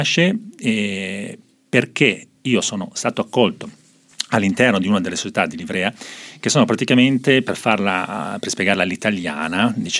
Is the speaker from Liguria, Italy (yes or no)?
yes; Genoa, Liguria, Italy; Un legame con la mia città d'origine, Genova